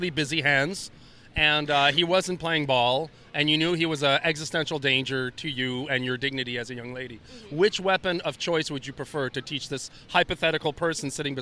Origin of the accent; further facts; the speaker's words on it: Canada; I am Canadian